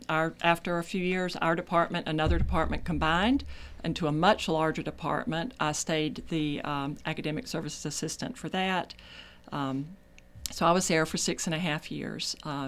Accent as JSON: {"language": "English", "town": "Barnesville", "region": "Georgia", "country": "United States", "tie": "born or raised there", "said": "I grew up in Barnesville, Lamar County, and I spent my life there, went to school in Tennessee, graduated with an English major."}